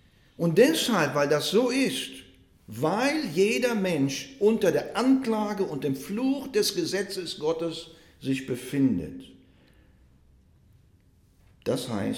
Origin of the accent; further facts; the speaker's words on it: Germany; Als Deutscher schätze ich das sehr, die Pünktlichkeit